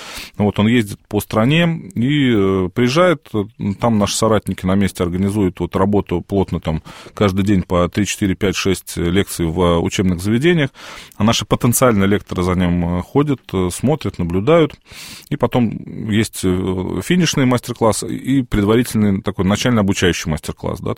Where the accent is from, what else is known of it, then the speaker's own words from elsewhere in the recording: Nizhny Novgorod, Nizhny Novgorod Oblast, Russia; так получилось то, что я сам из Нижнего Новгорода